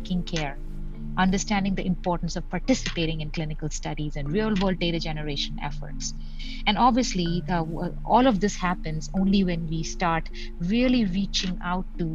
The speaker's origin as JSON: {"language": "English", "country": "India", "said": "I come from India, my background is different."}